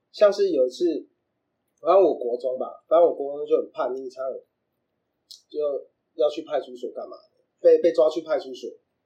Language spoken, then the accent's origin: Chinese; Kaohsiung, Taiwan; also born or lived in Chiayi; 从小的时候，嗯，因为他自己一个人，就是我们从嘉义搬到高雄